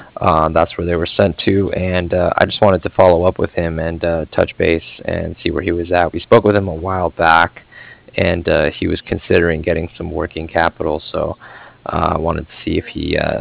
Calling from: Cardiff, Wales, United Kingdom; And I'm calling from Cardiff, and that's spelled C-A-R-D-I-F-F, like Frank at the end.

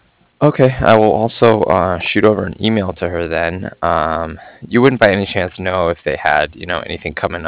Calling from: Cardiff, Wales, United Kingdom; And I'm calling from Cardiff. That's C-A-R-D-I-F-F, like Frank.

